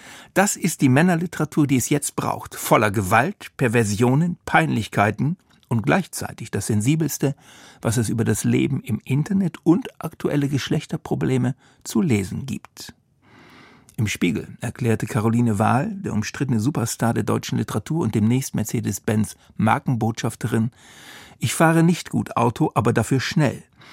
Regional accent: Thuringia, Germany; Trotzdem sage ich diesen Satz jedes Mal, wenn das Gespräch auf Thüringen kommt. Meine Heimatregion macht es mir nicht leicht.

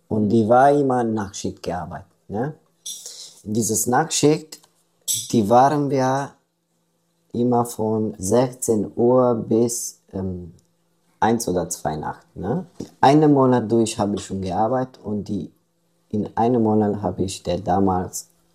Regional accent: Romania; German is a second language; Ich komme aus Rumänien. Seit erstem Mal war ich in 2014.

